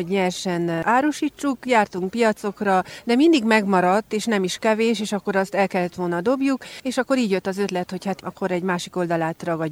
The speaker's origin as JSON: {"language": "Hungarian", "town": "Praid", "region": "Harghita", "country": "Romania", "said": "Parajdról vagyok, Laska gombatermesztők vagyunk."}